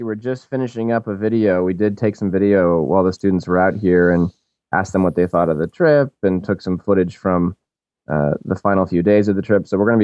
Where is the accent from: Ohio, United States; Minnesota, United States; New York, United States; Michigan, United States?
Minnesota, United States; also born or lived in Iowa; We were both born in Iowa, and I grew up in Minnesota, as we talked about.